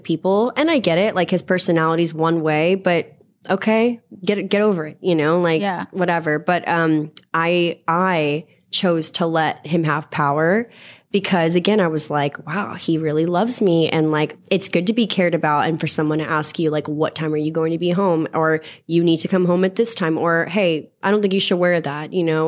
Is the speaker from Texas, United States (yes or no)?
yes; Texas, United States; I mean, I grew up in Texas in the South and like a really rough part.